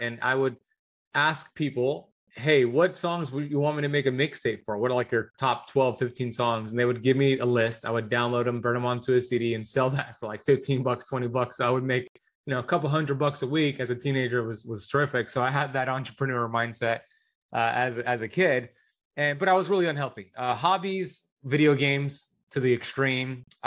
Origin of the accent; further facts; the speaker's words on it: Miami Beach, Florida, United States; So I grew up in Miami Beach, Florida, where I currently reside. Born and raised here